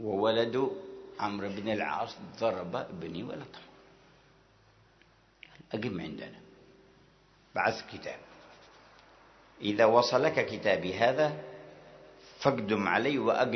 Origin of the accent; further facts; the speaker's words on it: Hadhramaut, Yemen; يذكرون قرية من القرى عندنا في حضرموت